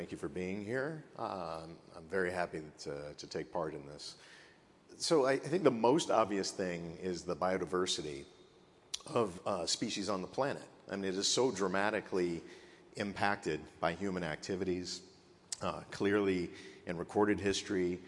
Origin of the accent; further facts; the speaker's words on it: Philadelphia, Pennsylvania, United States; I was born in Philadelphia. My early years were spent here